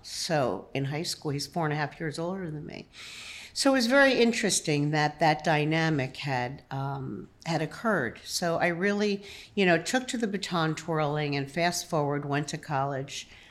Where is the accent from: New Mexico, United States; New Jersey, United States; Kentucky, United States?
New Jersey, United States; Woodbridge; So I grew up in Central Jersey, in Woodbridge, New Jersey.